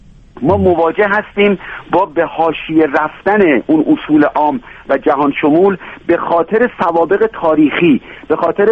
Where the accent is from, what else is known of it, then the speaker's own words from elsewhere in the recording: Iran; من ایرانی هستم